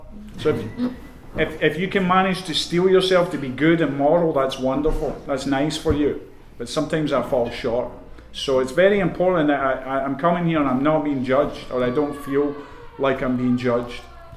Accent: Scotland, United Kingdom; I grew up in Scotland. It rains there all the time.

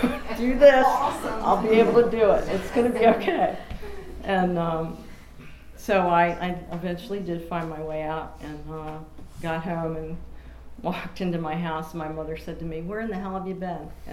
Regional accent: Washington, District of Columbia, United States; I couldn't find my way out of Washington, D.C., in my hometown.

